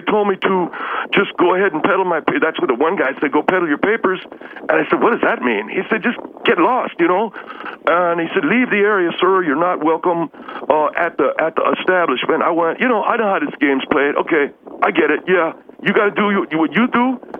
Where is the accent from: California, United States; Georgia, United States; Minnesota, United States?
California, United States; Monterey Park; I'm not from there, no, I'm from Monterey Park, but I spent a lot of time there, I should say.